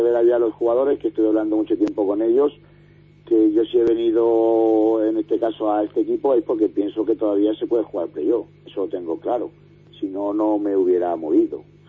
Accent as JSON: {"language": "Spanish", "town": "Toledo", "region": "Castilla-La Mancha", "country": "Spain", "said": "Yo soy aquí de Toledo"}